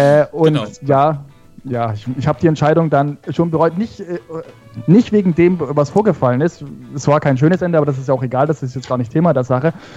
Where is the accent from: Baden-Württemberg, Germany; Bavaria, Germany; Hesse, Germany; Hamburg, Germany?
Baden-Württemberg, Germany; ich bin ja aufgewachsen in Baden-Württemberg